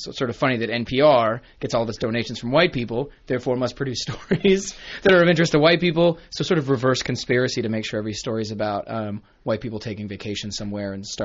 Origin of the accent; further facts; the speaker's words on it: Toronto, Ontario, Canada; This is where I was growing up in Toronto